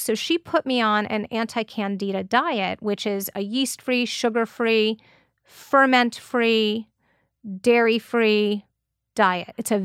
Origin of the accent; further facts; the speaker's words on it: Westchester, New York, United States; No, I'm originally from Westchester, actually.